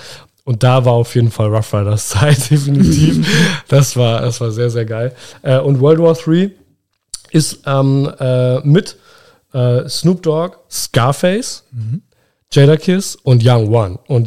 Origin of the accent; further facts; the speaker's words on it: Berlin, Germany; Ich komme aus Berlin-Marzahn.